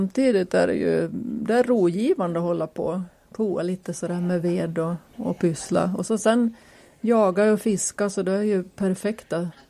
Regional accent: Håsjön, Jämtland County, Sweden; där vi bodde hemma i Håsjön som små, där hade vi ju heller ingen dusch och grej, utan vi hade ju bastu.

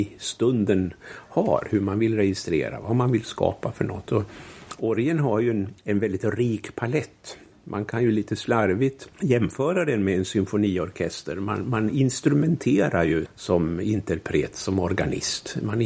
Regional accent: Gävle, Gävleborg County, Sweden; även om Gävle är min hemstad och Gävle har också en stor plats i mitt hjärta, så är ändå Gotland nog mitt andliga hem.

